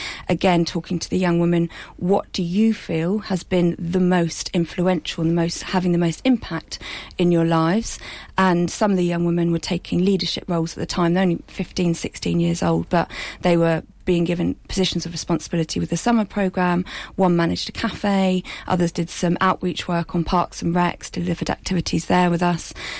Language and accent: English; Cambridge, East of England, United Kingdom; ended up back in Cambridge, because I'm from Cambridge, hence how we know each other